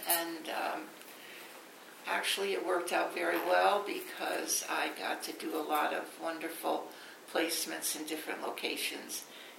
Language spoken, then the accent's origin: English; Lakeville, United States; Growing up in Lakeville, the First National grocery store was where the Boathouse restaurant is now.